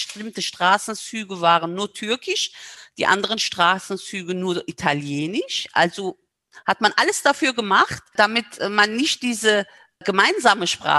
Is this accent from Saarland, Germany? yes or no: yes; Saarbrücken, Saarland, Germany; ich werde dieses Jahr 50 Jahre alt. Ich bin seit 41 Jahren hier in Saarbrücken. Ich bin eine Saarbrückerin, ich bin eine Saarländerin.